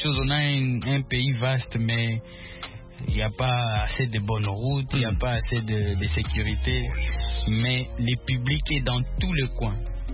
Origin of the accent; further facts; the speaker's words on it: Goma, North Kivu, DR Congo; chez moi à Goma, obligatoirement, j'ai un gros projet peut-être pour l'année prochaine